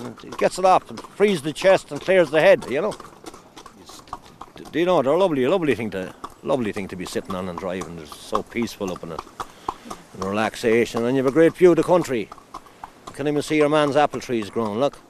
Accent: Ireland; We're Irish people, we're born and reared in it, you know.

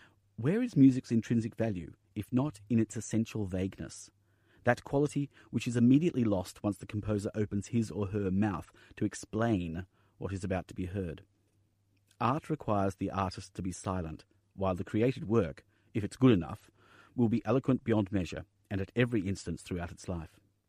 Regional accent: Melbourne, Victoria, Australia; in my hometown of Melbourne.

